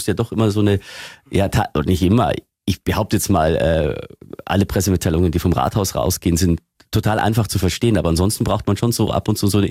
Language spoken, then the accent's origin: German; Bavaria, Germany; Wir beide sind ja eigentlich Zugereiste. Also ich komme ja aus Niederbayern